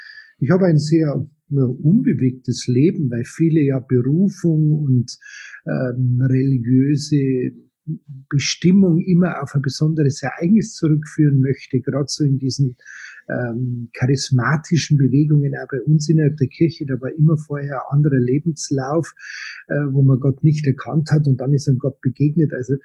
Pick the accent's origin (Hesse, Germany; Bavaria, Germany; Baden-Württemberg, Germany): Bavaria, Germany; Munich; born there; Ich bin gebürtig aus München, geboren 1960.